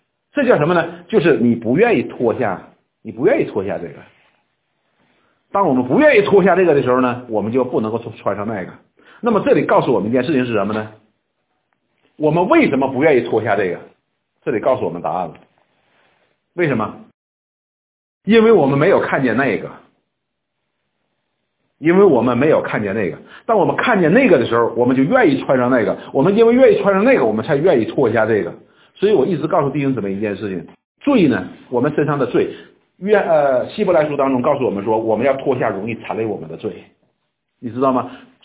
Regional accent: Northeast China, China; 我们东北人有句话叫自己的刀切不了自己的把

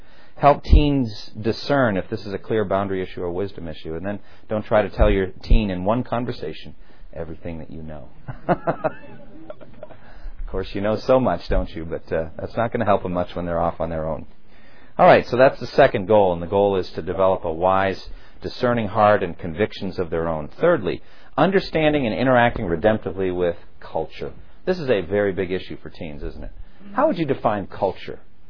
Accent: United States; I learned, for example, that I, as an American, very much value my personal space.

